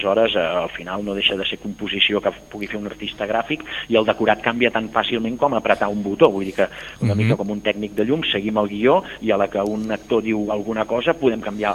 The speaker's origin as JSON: {"language": "Catalan", "town": "Granollers", "region": "Catalonia", "country": "Spain", "said": "jo sóc de Granollers"}